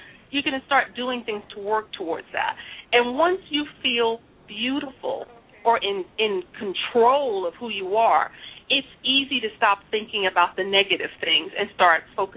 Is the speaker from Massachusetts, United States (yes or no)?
no; New York City, New York, United States; I was born and raised in the Bronx